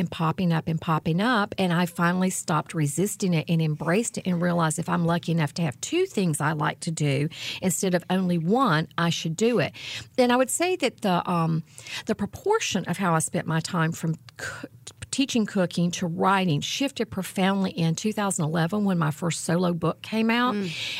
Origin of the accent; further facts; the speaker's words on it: Boone, North Carolina, United States; When I left my hometown of Boone, North Carolina, in Watauga County, up in the beautiful mountains